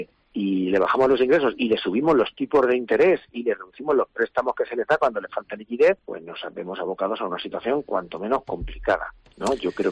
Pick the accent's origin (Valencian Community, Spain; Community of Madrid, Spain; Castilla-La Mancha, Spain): Castilla-La Mancha, Spain; Yo primero soy castellano-manchego, luego castellano-manchego y luego español